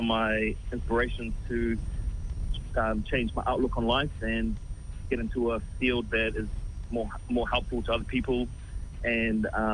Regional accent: New Zealand; born there; I was born in St. Helens Hospital in New Zealand.

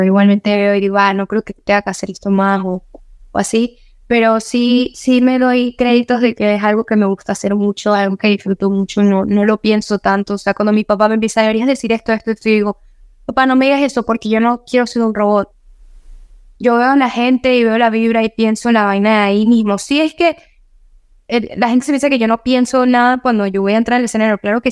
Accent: Venezuela

